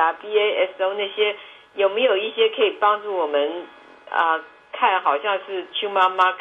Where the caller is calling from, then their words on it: Pennsylvania, United States; 我是从滨州打过来的